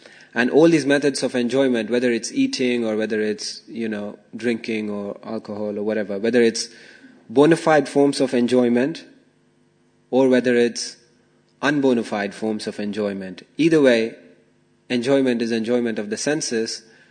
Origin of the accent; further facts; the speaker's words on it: India; I can testify to that because I grew up in India.